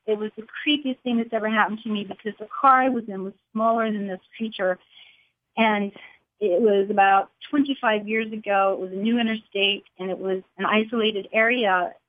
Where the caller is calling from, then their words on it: California, United States; I'm calling from Southern California.